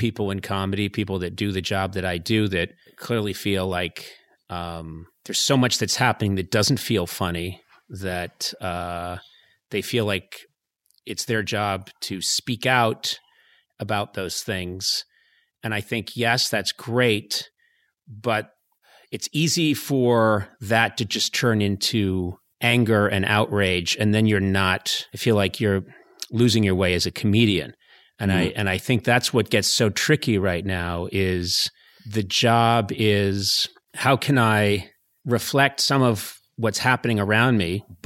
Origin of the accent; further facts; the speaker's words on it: Boston, Massachusetts, United States; I think we are of a similar vintage. And I grew up in Boston.